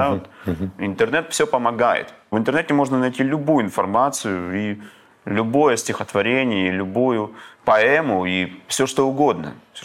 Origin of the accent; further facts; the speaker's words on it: Yeysk, Krasnodar Krai, Russia; also born or lived in Rostov-on-Don; я там одно время даже и работал у себя на родине